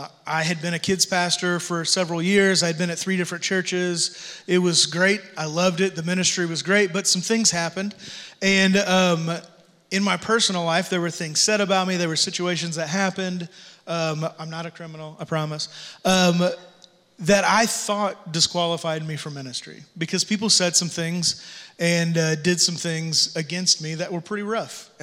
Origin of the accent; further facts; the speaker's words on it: Tipton, Missouri, United States; And I came from Tipton, Missouri, where we had 4,000 people in a good time. We didn't have crime, so to speak.